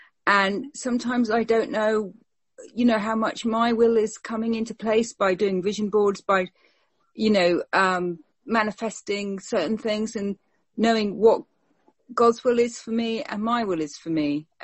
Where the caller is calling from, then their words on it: South West England, United Kingdom; I'm coming from Devon, UK in England today